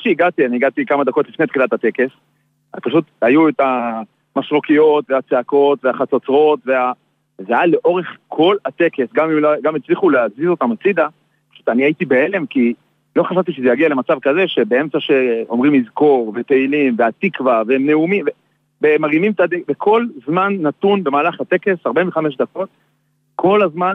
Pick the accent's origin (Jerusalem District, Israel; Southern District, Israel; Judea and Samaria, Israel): Judea and Samaria, Israel; אני מהשומרון